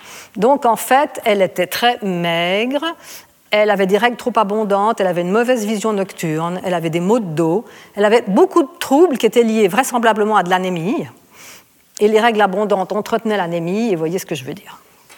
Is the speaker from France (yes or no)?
no; Switzerland; Il y avait des luttes genre manif, chez nous en Suisse